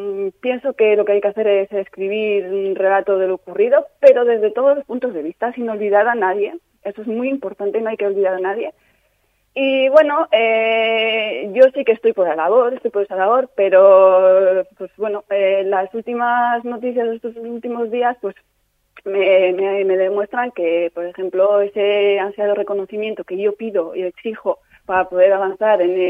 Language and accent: Spanish; Hendaye, Nouvelle-Aquitaine, France; also born or lived in Beasain; yo no nací en Francia, nací aquí en Beasain.